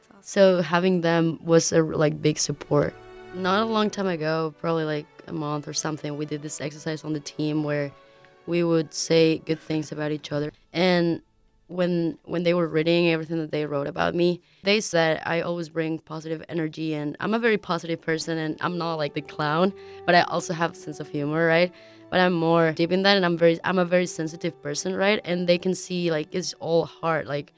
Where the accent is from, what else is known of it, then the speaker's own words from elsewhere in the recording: Spain; English is a second language; now in United States; Like, I'm from Spain and, you know, like, I don't know, London, like, that's close, but I had never been to an English-speaking country.